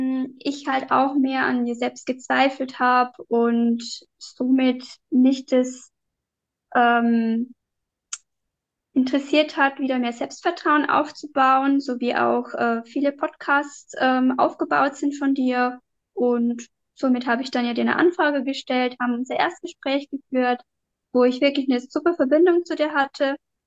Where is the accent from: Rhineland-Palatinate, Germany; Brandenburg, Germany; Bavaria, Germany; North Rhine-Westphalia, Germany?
Bavaria, Germany; ich komme aus dem Bayerischen Wald